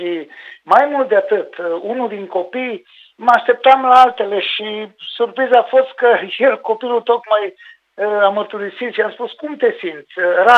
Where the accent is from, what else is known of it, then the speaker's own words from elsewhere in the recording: Brezoi, Vâlcea County, Romania; eu sunt din Brezoi și știu ce copii sunt